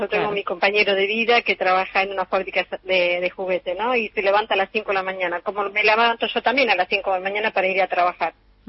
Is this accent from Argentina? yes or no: yes; Argentina